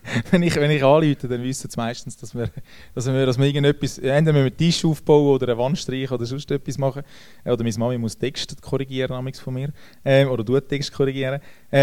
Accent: Bern, Switzerland; born there; also born or lived in Thun / Zürich; Ich bin in Bern geboren, aber ja.

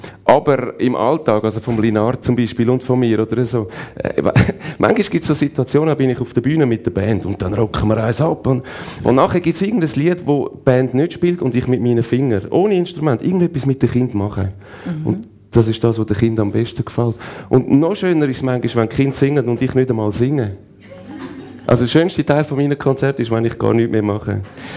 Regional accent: England, United Kingdom; dass in England, wo ich aufgewachsen bin

